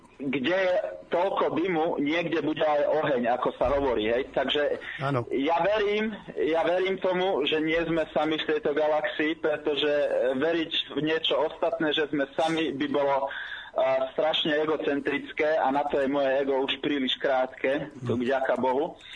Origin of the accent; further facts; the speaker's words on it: Rožňava, Košice Region, Slovakia; ja pochádzam z Rožňavy